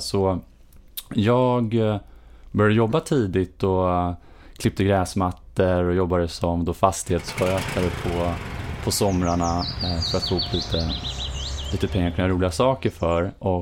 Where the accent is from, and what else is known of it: Botkyrka, Stockholm County, Sweden; born or raised there; also born or lived in Huddinge